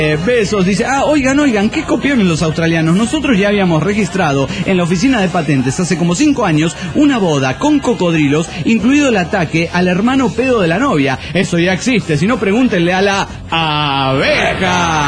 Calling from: Guadalajara, Jalisco, Mexico; de Guadalajara, Jalisco, México.

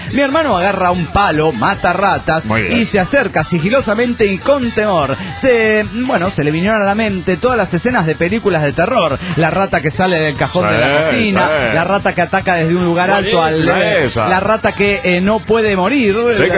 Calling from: Toluca, State of Mexico, Mexico; desde Toluca, México.

